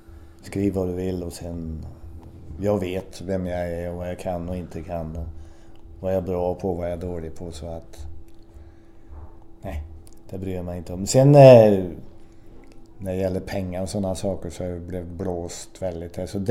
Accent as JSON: {"language": "Swedish", "town": "Torsby", "region": "Värmland", "country": "Sweden", "tie": "born or raised there", "said": "När jag växte upp i Torsby och säger att jag började skolan 6-7 år och så vidare."}